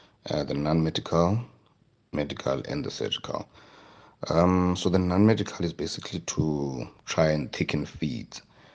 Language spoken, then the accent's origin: English; Eastern Cape, South Africa; I am from the Eastern Cape, the part formerly known as Transkei. Grew up there, born and bred, and then I did my undergrad in Walter Sisulu University, and then I did my internship in the Free State in Qwaqwa.